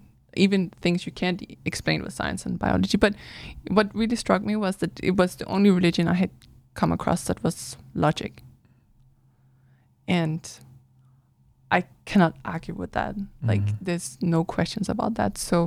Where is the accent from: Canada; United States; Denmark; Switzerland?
Denmark; I'm from Denmark.